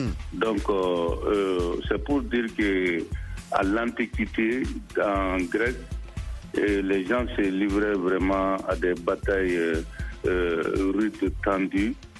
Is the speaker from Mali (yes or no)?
yes; Mali; le sport est en train de jouer un grand rôle chez nous au Mali aujourd'hui